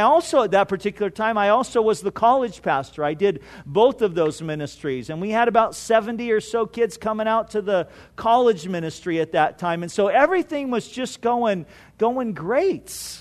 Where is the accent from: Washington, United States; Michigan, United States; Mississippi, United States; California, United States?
California, United States; I grew up in Orange County and I had never been down here.